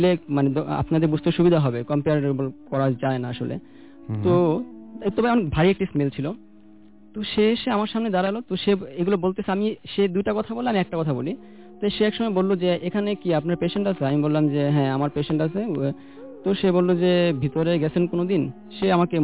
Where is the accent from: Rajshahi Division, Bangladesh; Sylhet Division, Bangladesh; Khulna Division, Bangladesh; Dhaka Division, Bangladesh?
Dhaka Division, Bangladesh; Uttara; Student of ব্র্যাকের university, and I am from Uttara.